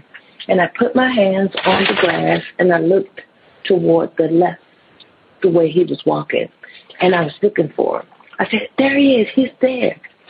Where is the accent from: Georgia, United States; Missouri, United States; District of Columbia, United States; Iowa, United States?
District of Columbia, United States; Washington; I'm from Washington, D.C., and I want to tell you guys about my first encounter with a real life ghost